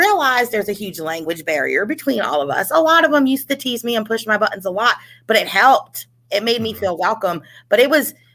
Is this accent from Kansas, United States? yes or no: no; New Jersey, United States; accent: Jersey Shore; When I first started here, my accent was straight up Jersey Shore.